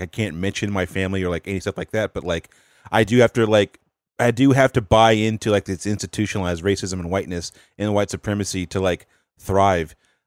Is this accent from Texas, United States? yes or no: no; North Carolina, United States; It reminds me of like, so like I'm from the South, North Carolina.